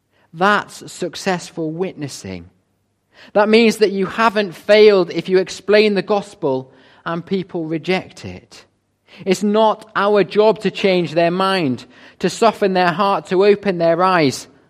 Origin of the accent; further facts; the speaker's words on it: Burton in Kendal, North West England, United Kingdom; I grew up in Burton in Kendal, and I went to the primary school there